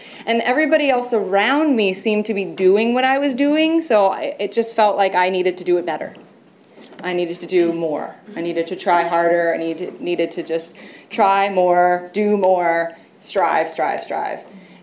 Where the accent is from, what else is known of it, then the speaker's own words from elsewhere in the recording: East Coast, United States; also born or lived in Colorado; I made it through college, moved out to Colorado, wanted to do something different. And I grew up on the East Coast.